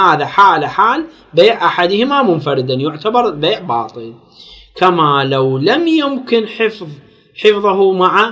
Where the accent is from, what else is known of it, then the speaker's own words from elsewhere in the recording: Iraq; أشكال الجرائم سوى عندنا بالعراق